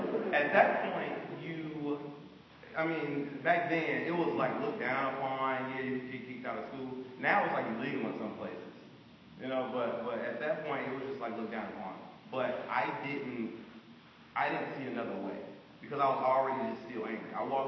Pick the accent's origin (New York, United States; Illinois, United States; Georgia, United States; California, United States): Illinois, United States; East St. Louis; So I grew up in East St. Louis. This is a post-industrialized community, and so not a lot of jobs, not a lot of opportunity necessarily